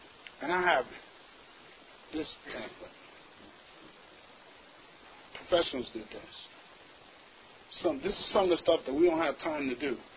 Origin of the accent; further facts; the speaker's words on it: Lancaster, Pennsylvania, United States; And I'm from Lancaster, PA.